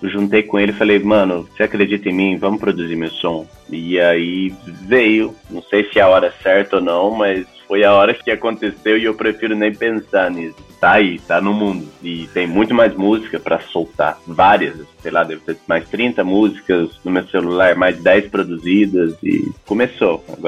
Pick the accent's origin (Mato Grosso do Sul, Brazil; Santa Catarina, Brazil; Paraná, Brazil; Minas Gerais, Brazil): Minas Gerais, Brazil; na minha infância, lá na Coab e tal de Minas